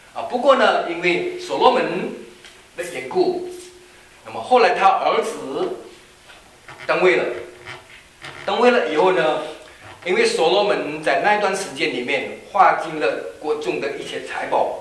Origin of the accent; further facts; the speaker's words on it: China; 好像我们中国人常常讲一句话，我是皇帝的子孙，我是唐朝